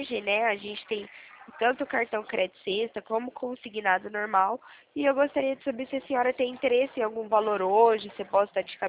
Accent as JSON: {"language": "Portuguese", "town": "Limeira", "region": "São Paulo", "country": "Brazil", "said": "eu sou daqui de Limeira"}